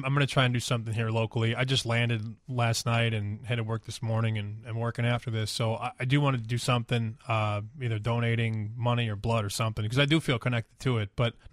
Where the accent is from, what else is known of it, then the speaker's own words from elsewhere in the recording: Chicago, Illinois, United States; and I'm from Chicago.